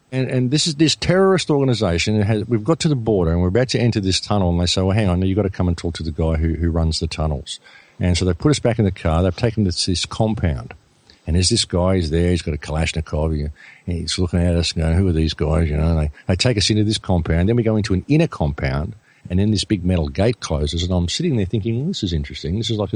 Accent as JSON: {"language": "English", "country": "Australia", "said": "I'm just an Australian, I'm just an Aussie"}